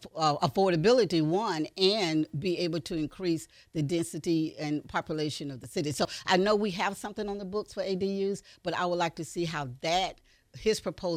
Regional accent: Century, Florida, United States; No, I grew up in Century.

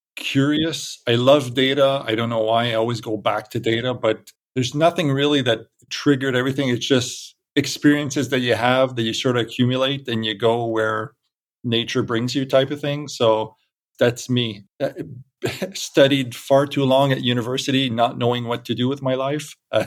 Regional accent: Canada; Travel has always been very important for my family. Being Canadian, we get longer vacations than American.

